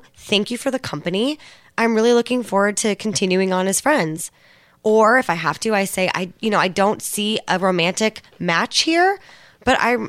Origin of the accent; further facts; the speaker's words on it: Alameda, California, United States; Props to Alameda, California.